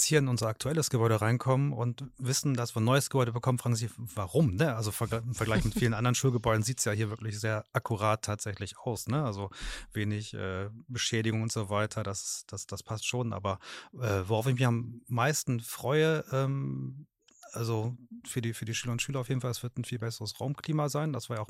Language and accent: German; Osterholz-Scharmbeck, Lower Saxony, Germany; Ich komme aus der Nähe von Bremen, Ostdeutsch-Scharmbeck.